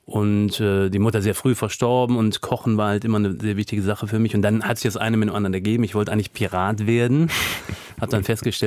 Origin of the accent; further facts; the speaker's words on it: Germany; moved away as an adult; Als junger Mensch wollte ich unbedingt weg aus Deutschland, weil ich damals nicht begriffen habe, wie wunderbar es hier ist.